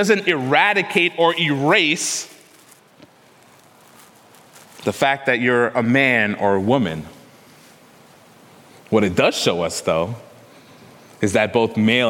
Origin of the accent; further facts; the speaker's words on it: Trinidad & Tobago; born there; I was born in Trinidad. And so being united to Christ doesn't erase where I was born.